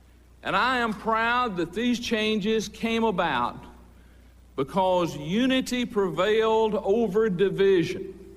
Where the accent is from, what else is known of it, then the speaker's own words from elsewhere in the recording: Southern United States, United States; I am a Southerner. My wife is named Mayree.